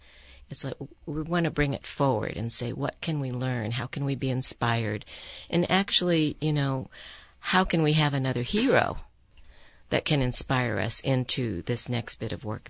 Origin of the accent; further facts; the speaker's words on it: Des Moines, Iowa, United States; I grew up in Des Moines, Iowa.